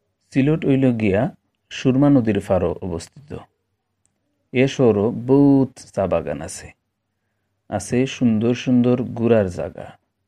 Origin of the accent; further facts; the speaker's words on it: Sunamganj, Sylhet Division, Bangladesh; I'm from Sunamganj district of Silet division. I grew up in Sunamganj and studied up to SSC level there. Then I came to Silet